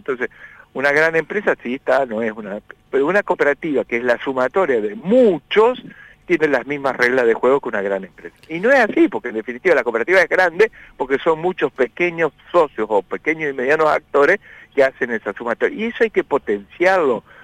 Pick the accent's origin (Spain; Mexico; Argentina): Argentina; Entre Ríos; la radio que desde mi infancia me ha acompañado, como el de T11, porque yo soy del departamento de Uruguay.